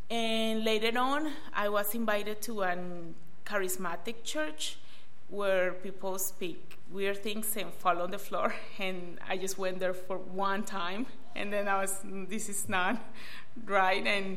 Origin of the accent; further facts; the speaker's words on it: Colombia; born there; English is a second language; I was born in Colombia 32 years ago in a Catholic home.